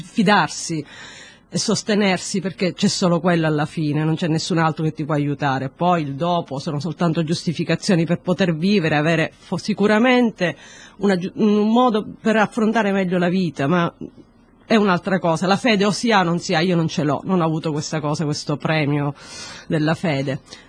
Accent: Sicily, Italy; sono siciliana, e per una persona di Malta il fatto che io dica sono siciliana dà un senso di appartenenza a un'isola

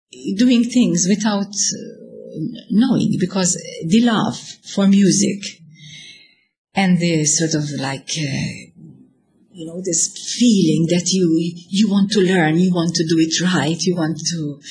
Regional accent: Birgu, South Eastern Region, Malta; as a child, I was brought up in Birgoni, Vittoriosa. I come from a special music family.

